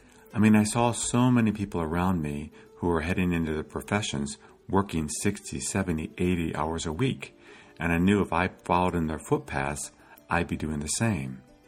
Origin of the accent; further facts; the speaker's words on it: United States; Growing up in the United States, I had been exposed to people working very hard for many, many years and then retiring.